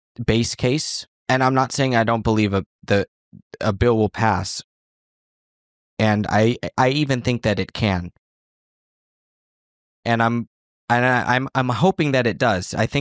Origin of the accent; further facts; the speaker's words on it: United States; And as an American, I see the validity in approaching those things before the Bitcoin thing